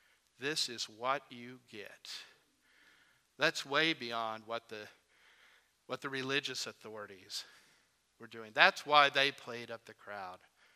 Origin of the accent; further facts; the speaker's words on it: Springfield, Missouri, United States; the hometown, my hometown of Springfield, Missouri.